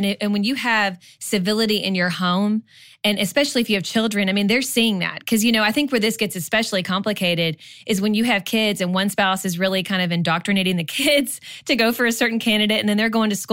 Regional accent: Canada; By the way, I am Canadian and didn't even vote in the 2016 election.

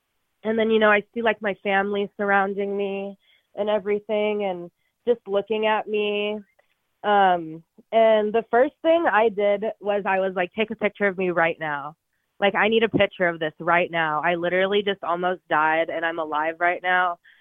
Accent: Sacramento, California, United States; now in Phoenix, United States; Yeah, I moved here about 15 years ago. I'm from the Sacramento area. But now I'm down here in Phoenix.

